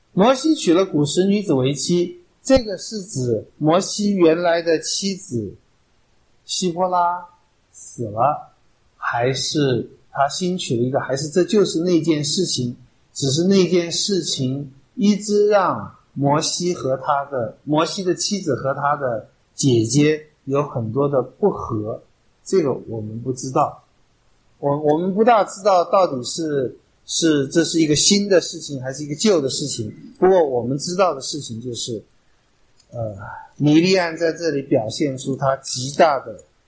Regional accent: China

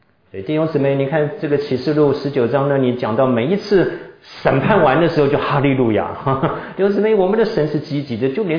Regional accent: Tainan, Taiwan; moved away as an adult; now in United States; 他曾经在台湾，就在我的老家台南啊服过役的。他一听我是台南人

